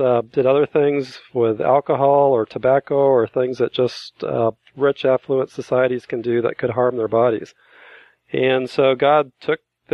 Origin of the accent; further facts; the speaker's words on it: United States; As I'm from European descent and grew up used to this way of thinking that all I could pretty much take over the land and use it for my own resources. But as Americans, we have developed this incredible greed.